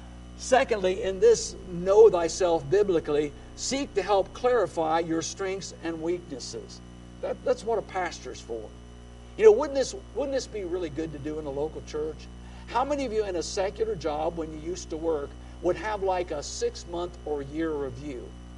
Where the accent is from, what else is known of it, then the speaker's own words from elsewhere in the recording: Indiana, United States; You know, I grew up in Indiana.